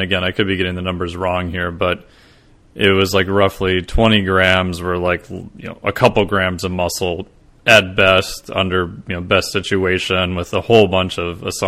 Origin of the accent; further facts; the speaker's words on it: Minnesota, United States; which is probably not a bad idea since I'm from Minnesota